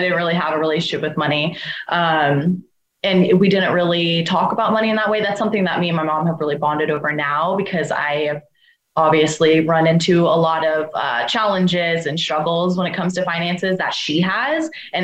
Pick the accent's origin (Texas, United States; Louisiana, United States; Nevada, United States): Nevada, United States; Henderson; So growing up in Henderson, that definitely, I felt that intensely.